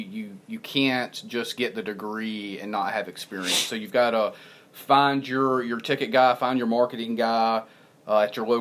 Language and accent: English; Southeast, United States; Maybe that's because I was raised in the Southeast, and it's a little different beast down here.